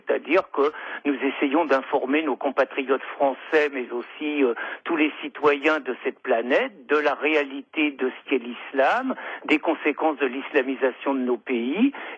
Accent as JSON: {"language": "French", "country": "France", "said": "moi je suis français, je suis laïque"}